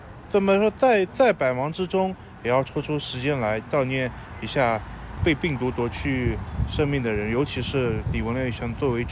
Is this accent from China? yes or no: yes; China; moved away; 我作为中国人，那是移民到海外的中国人来说